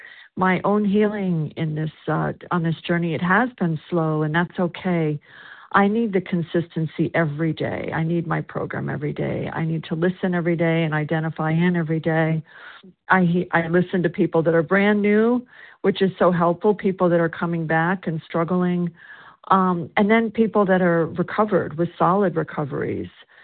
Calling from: South Carolina, United States

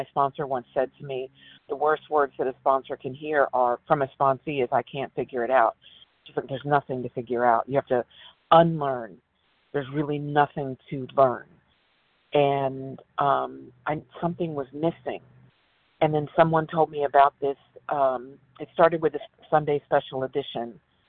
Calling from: West Virginia, United States; West Virginia.

